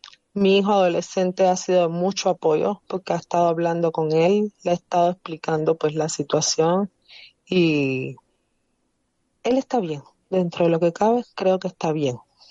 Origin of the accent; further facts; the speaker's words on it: Cuba; la diferencia de mí que soy de origen cubano, aunque yo estoy nacionalizada actualmente